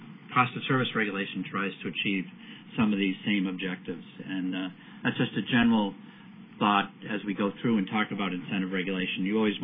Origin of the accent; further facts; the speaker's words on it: Boston, Massachusetts, United States; accent: Boston; I won't use my Boston accent, although I'm capable of doing that for entertainment.